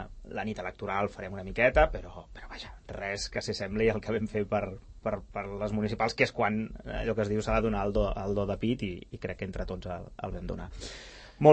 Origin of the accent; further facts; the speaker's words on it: Sabadell, Catalonia, Spain; jo sóc de Sabadell, i els anys que jo estava a Sabadell